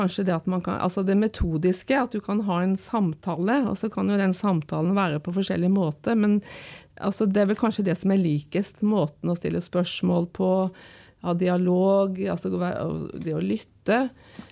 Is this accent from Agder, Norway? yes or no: yes; Arendal, Agder, Norway; moved away as an adult; now in Oslo, Norway; Ja, jeg er fra Arendal, for å si det. Det er jeg, der vokste jeg opp. Flyttet til Oslo for å ta sykepleierutdanning, og så ble jeg der.